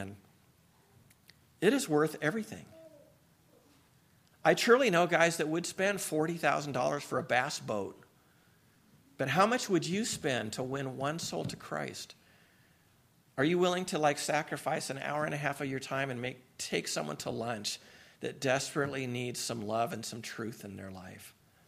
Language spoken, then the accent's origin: English; Seattle, Washington, United States; an awkward, hedonistic, secularized teenager growing up in Seattle.